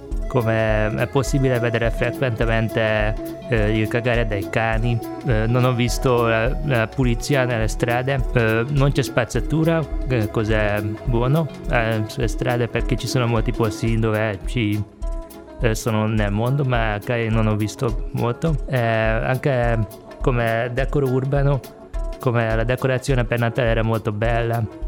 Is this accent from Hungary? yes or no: yes; Budapest, Hungary; Italian is a second language; now in Cagliari, Italy; Vengo da Budapest, Ungheria.